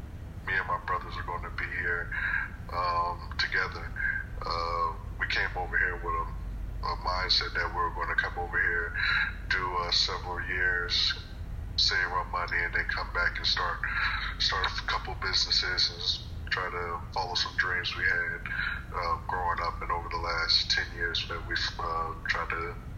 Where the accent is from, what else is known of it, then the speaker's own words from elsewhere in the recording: Jacksonville, Florida, United States; I'm from Jacksonville, Florida.